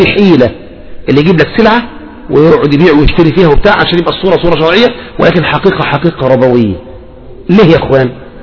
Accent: Egypt; احنا معروف ان عندنا في مصر ايه؟ نصارى ومسلمون.

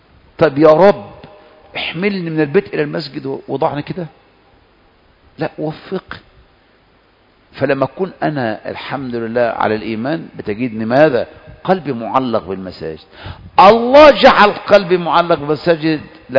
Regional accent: Egypt; وانا مصري وخلاص

